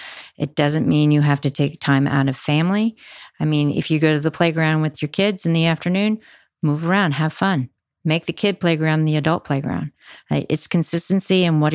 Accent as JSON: {"language": "English", "country": "New Zealand", "said": "I come from New Zealand here"}